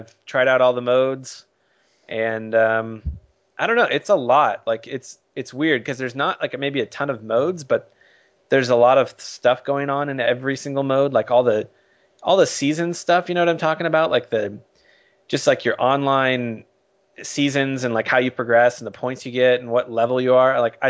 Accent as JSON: {"language": "English", "country": "United States", "said": "It's the kind of the thing with being an American soccer fan, where it's like, I like certain teams"}